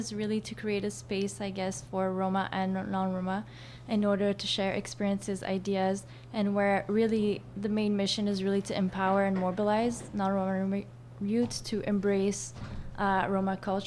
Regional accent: Canada; I am from Roma origin. And I have been fortunate enough to been born and raised in Canada

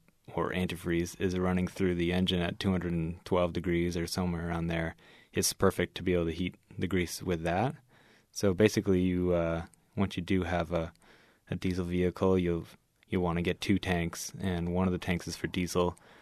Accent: Boston, Massachusetts, United States; also born or lived in Oregon; Originally I'm from Boston.

